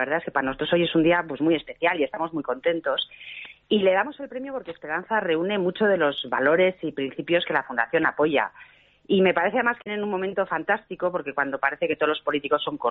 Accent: Spain; Yo, bueno, pues como muchos españoles

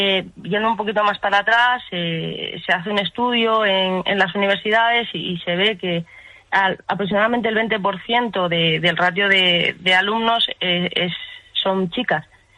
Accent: Canary Islands, Spain; moved away as an adult; now in Madrid, Spain; Yo soy de Canarias, soy de Tenerife.

